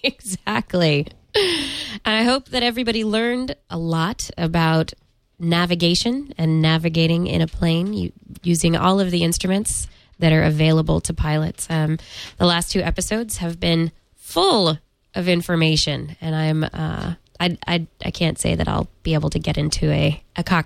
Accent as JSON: {"language": "English", "region": "California", "country": "United States", "tie": "born or raised there", "said": "Because growing up in the Central Valley, the hot air balloons in the spring and summer mornings, they always take off from very nice flat parts of the valley. And so they are a fixture in the Central Valley sky here in California."}